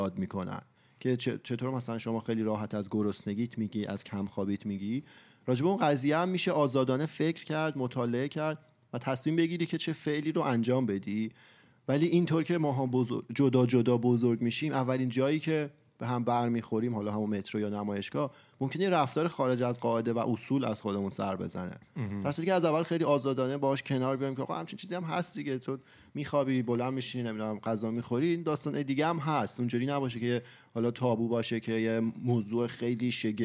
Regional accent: Iran; چون خودمون فرهنگ ایرانی داریم و تو ایران بزرگ شدیم

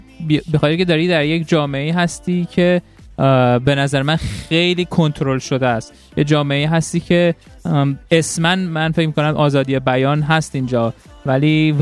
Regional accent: Canada; I'm sorry, I'm from Canada

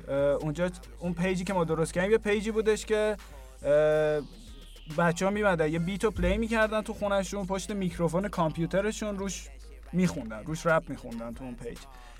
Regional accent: Tehran, Tehran Province, Iran; گفتم اه منم ونکم. کدوم سمت ونک؟

